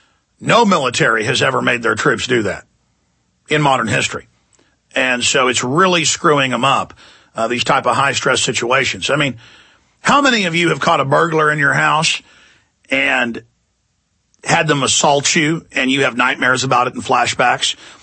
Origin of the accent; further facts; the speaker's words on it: Dallas, Texas, United States; I've not gone through, 1/100th of what people in the military have, but I grew up in Dallas.